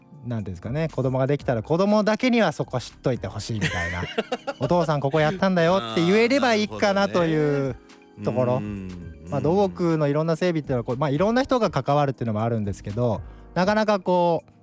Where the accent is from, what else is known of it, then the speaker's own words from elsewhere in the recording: Hiroshima, Japan; moved away as an adult; now in Kumamoto, Japan; 僕広島出身ということもあってかなりその川が多い町なんですよ